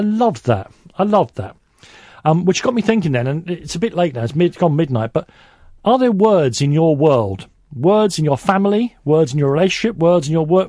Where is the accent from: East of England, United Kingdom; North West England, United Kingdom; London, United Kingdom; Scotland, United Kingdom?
London, United Kingdom; accent: London; Those of us who speak with a London accent. Believe me, the Christian Brothers knocked the edge off my accent. I could talk like the people I grew up with if I wanted to.